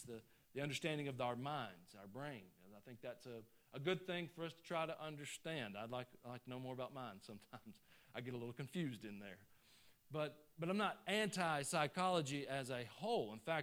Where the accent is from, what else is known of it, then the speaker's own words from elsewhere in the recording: Georgia, United States; I'm just from the North Georgia mountains, right?